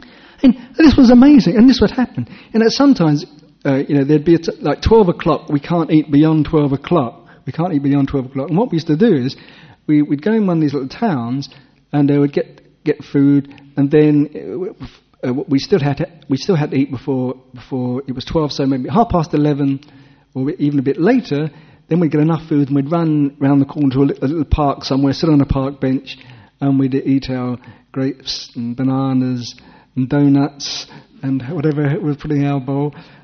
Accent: England, United Kingdom; now in Perth, Australia; I say this because I'm an English person and I know it's the way I feel.

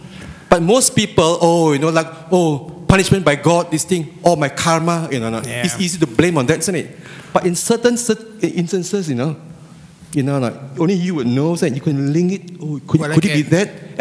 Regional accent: Shelley, Western Australia, Australia

